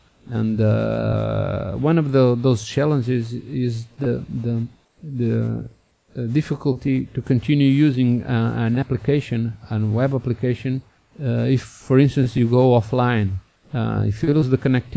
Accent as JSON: {"language": "English", "country": "Portugal", "second_language": "English", "said": "In December, I went to Portugal, my home country, to visit my family."}